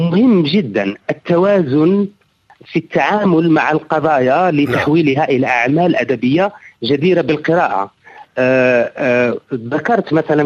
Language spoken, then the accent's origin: Arabic; Algeria; ما نحققه الآن أقل مما نستحقه كجزائريين